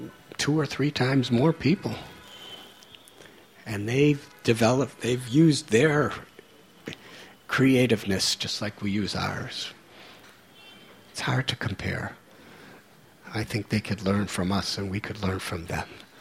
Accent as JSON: {"language": "English", "country": "United States", "tie": "born or raised there", "said": "I was born and raised in America."}